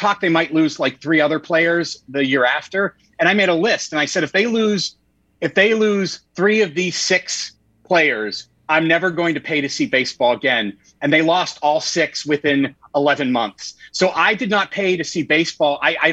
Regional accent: Pittsburgh, Pennsylvania, United States; I grew up in Pittsburgh, was a huge Pirates fan.

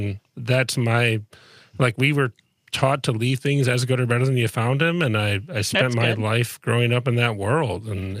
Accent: Minnesota, United States; I'm actually from Minnesota. So I grew up in Minnesota.

